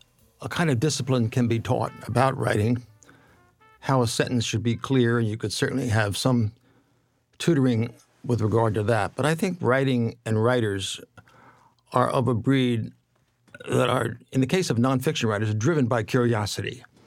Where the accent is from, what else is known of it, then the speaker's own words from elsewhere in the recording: New Jersey, United States; born there; I was born near Atlantic City.